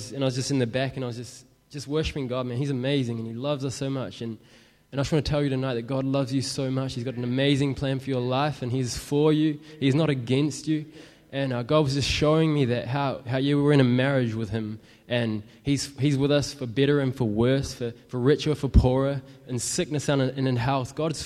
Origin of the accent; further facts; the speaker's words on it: New Zealand; I'm from New Zealand. I grew up, like, my whole life going to church. My mum's a Christian. My dad's, he's a Buddhist, or he was a Buddhist.